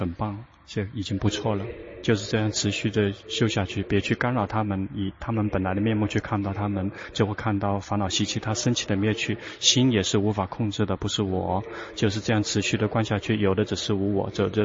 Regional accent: China; 我们中国人没有举牌的，不要提问了

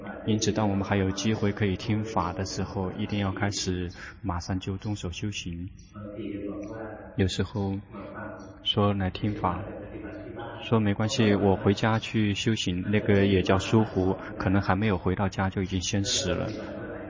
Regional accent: Thailand; 我们泰国人就比他们更有优势，因为我们出生就出生在佛教的国度

